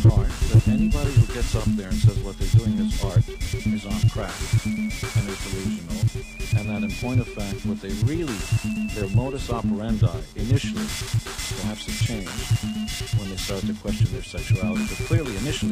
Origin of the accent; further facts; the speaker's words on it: Israel; I come from Israel.